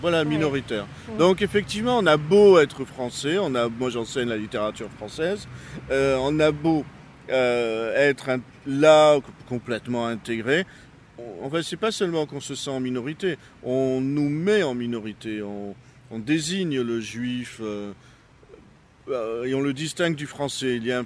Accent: France; on est français avec une religion, voilà, on ne va pas dans une église, on va dans une synagogue

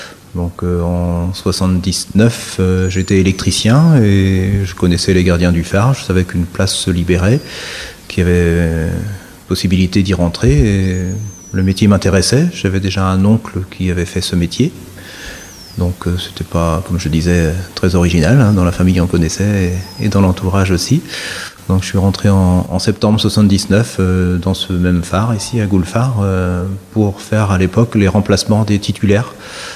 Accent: Belle-Île, Brittany, France; Donc, étant... Bellillois, de vivre à l'île de Groix, c'était...

